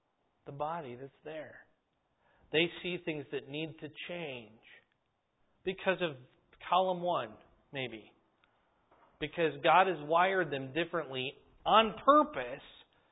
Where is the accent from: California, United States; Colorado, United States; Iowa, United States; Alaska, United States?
Iowa, United States; Fort Dodge; I grew up in Fort Dodge. I was born in Fort Huachuca, Arizona, by the way.